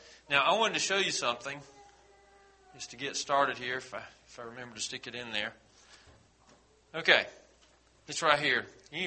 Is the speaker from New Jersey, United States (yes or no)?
no; South Carolina, United States; born there; This was issued by the state of South Carolina, first of all, but also says that I was born in Greenwood County.